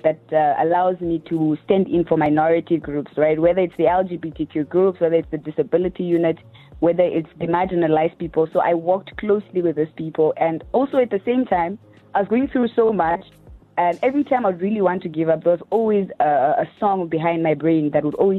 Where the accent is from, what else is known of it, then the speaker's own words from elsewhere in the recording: Opuwo, Kunene, Namibia; Yes, I'm born and raised in Opuo. I went to school, primary school. I went to Bethel Timumina Primary School.